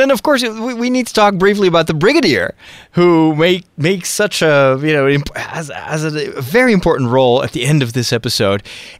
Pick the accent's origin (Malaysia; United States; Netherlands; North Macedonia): Netherlands; from the Netherlands, and we will be back.